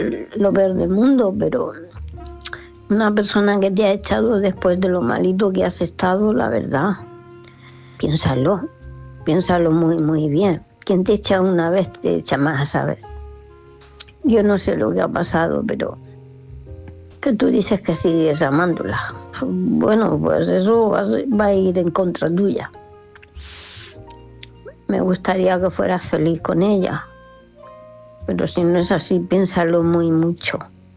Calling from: Murcia, Region of Murcia, Spain; de Murcia.

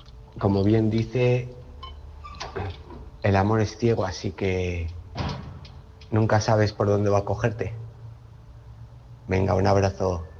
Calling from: Valencia, Valencian Community, Spain; de Valencia.

